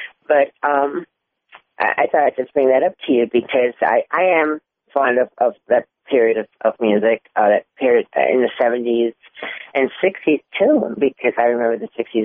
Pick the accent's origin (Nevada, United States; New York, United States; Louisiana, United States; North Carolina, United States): New York, United States; New York City; from New York City.